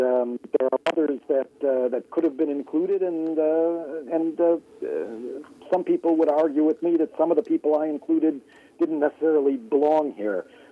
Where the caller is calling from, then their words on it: Atlanta, Georgia, United States